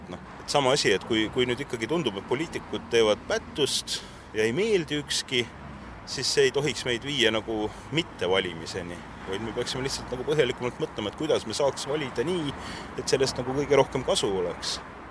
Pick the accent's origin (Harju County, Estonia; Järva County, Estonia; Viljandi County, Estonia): Harju County, Estonia; Tallinn; now in Haapsalu, Estonia; ma olen ju Tallinnast pärit, töötasin Tallinnas pikalt ja kui ma Haapsallu elama tulin